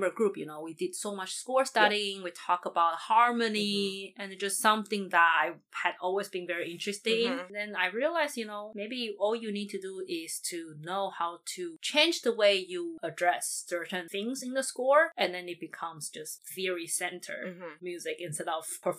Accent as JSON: {"language": "English", "country": "Taiwan", "tie": "born or raised there", "said": "And then growing up in Taiwan, the system I grew up"}